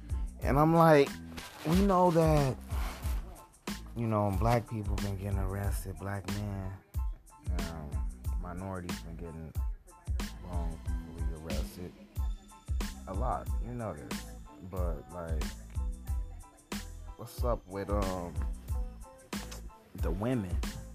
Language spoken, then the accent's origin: English; Phoenix, Arizona, United States; Right now, like, I'm from Phoenix.